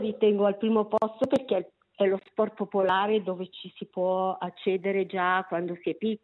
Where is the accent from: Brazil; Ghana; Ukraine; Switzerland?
Switzerland; Lugano, Ticino; sono luganese, quindi pro Lugano